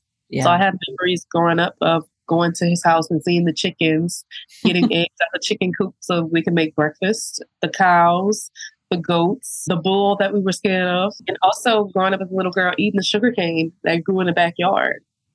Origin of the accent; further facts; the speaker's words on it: St. James, Louisiana, United States; I was born and raised in St. James. So I have firsthand experience in Cancer Alley, and I grew up with these industries.